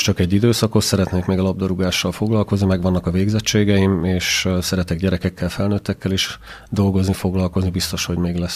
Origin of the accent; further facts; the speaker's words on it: Sárvár, Vas, Hungary; Nem titok, én sárvári születésű vagyok. Sárváron a cukorgyári kastély mellett nőttem fel.